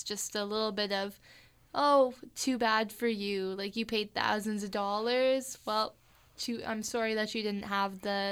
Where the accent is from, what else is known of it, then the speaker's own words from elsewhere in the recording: Winnipeg, Manitoba, Canada; We are two Canadians. Mm-hmm. We are from Winnipeg.